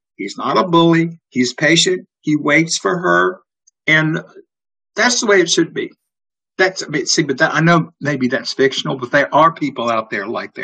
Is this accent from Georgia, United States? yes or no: no; Mississippi, United States; also born or lived in New Orleans, United States; I grew up in Mississippi. So that's my home state. I did live for 30 years in New Orleans.